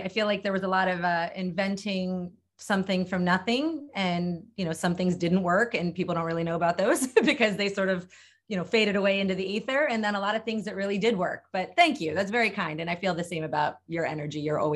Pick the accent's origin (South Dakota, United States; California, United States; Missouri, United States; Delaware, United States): Delaware, United States; I grew up in Delaware. I went to University of Delaware. I went to grad school, University of Virginia.